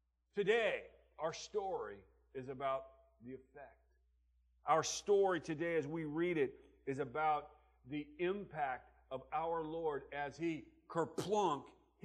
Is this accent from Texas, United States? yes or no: no; Fresno, California, United States; now in San Diego, United States; My hometown is Fresno. Anybody been to Fresno? Oh, yeah. It's a nice town to be from.